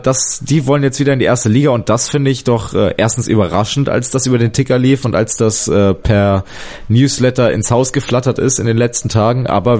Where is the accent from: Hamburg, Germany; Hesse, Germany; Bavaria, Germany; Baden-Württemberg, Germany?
Hamburg, Germany; Hier oben im Norden, kann ich ja sagen, als Hamburger, ist ja nicht ganz so weit weg.